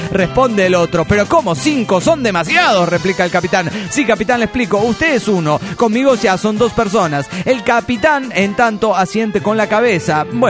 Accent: Zapopan, Jalisco, Mexico; de Zapopan, México.

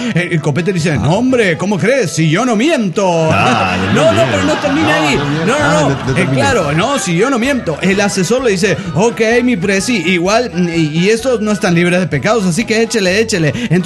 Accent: Juliaca, Puno, Peru; de Juliaca, Perú.

